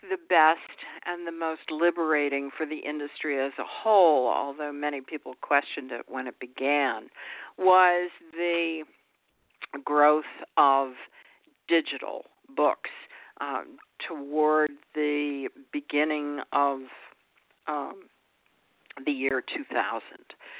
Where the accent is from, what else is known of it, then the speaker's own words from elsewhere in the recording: East Coast, United States; now in Texas, United States; You know, for this East Coast gal, I live 1 mile from the local rodeo.